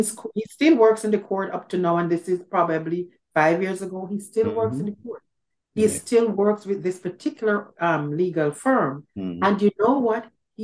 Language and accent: English; Jamaica; I grew up in Jamaica.